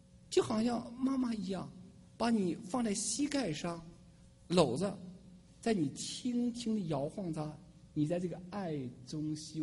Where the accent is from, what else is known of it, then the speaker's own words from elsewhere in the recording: Shandong, China; 因为我是北方人山东人